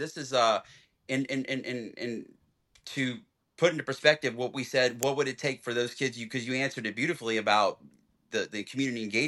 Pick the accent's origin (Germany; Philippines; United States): Germany; I can tell you growing up in Germany, that all I saw when I was in the late 90s was Penny Hardaway, Shaquille O'Neal, Michael Jordan